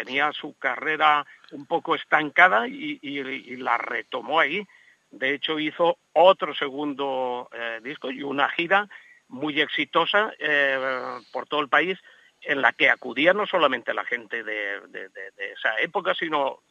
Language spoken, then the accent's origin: Spanish; Valencian Community, Spain; Yo soy valenciano, la gente que participa también.